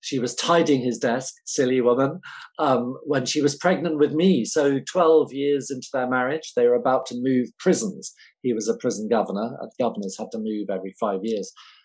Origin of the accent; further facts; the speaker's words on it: England, United Kingdom; I'm English